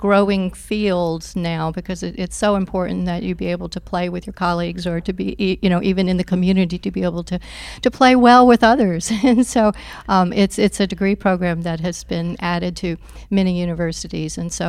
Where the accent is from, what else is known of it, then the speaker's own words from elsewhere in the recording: Tennessee, United States; I am from Tennessee. I like to call myself the token American in the group.